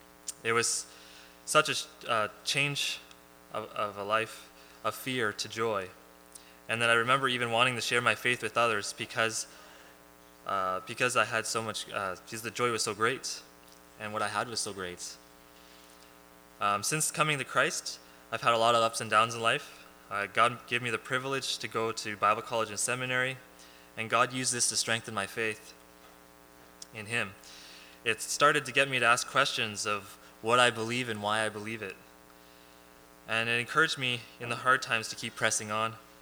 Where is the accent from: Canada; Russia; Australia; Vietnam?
Canada; Barrie, Ontario; I was born and raised in Barrie, Ontario, to a loving Christian home.